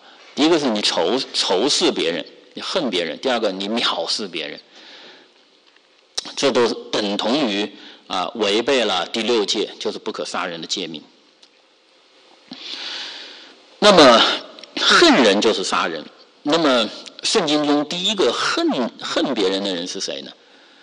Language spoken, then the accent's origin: Chinese; China; 你看我在中国大陆长大，我在中国大陆受教育